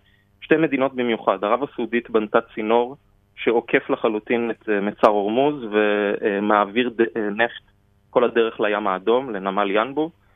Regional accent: Haifa, Haifa District, Israel; אין לי מידע מיוחד, אני חיפאי, אני רואה את זה מהחלון

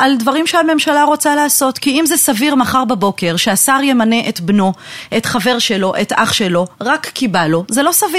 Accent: Jerusalem, Jerusalem District, Israel; הורים, משני קצוות העולם, אמא אמריקאית, אבא עיראקי, אפס פרוטקציות, אפס קשרים, שום דבר, משפחה נורמלית, ממוצעת, רגילה, גדלתי בירושלים.

